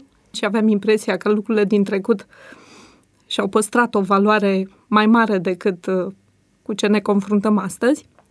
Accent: Bucharest, Romania; born there; M-am născut în București.

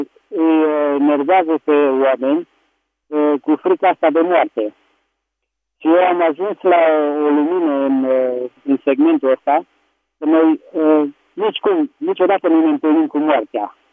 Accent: Petroșani, Hunedoara County, Romania; din Petroșani.

